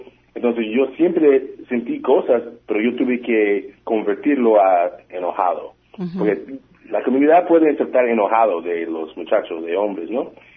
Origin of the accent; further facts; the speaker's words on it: Oakland, California, United States; Spanish is a second language; yo soy de Oakland, California, y yo crecí en una ciudad a veces peligroso, a veces no, no muchos recursos